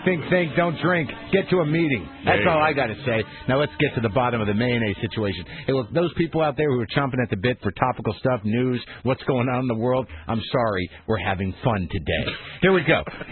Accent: Albuquerque, New Mexico, United States; Now, I grew up in Albuquerque, so, you know.

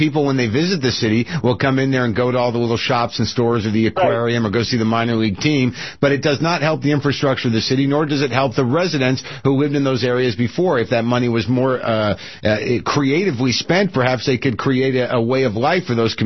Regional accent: New Jersey, United States; I've never been to Camden, New Jersey. I'm from New Jersey. I have not been there.

